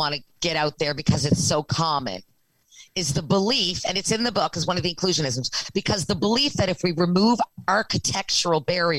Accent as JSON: {"language": "English", "region": "the Maritimes", "country": "Canada", "said": "I'm just saying, maybe it's because I'm from the Maritimes, whatever."}